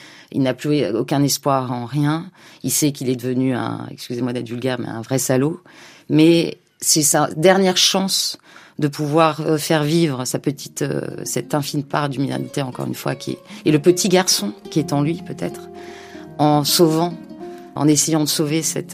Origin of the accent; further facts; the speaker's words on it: Djibouti; moved away; Enfin, quand j'ai quitté Djibouti, il n'y avait pas encore la dictature. Mais c'est donc un pays, évidemment, depuis gamine, dont j'entendais parler, qui est un confetti, hein, c'est tout petit.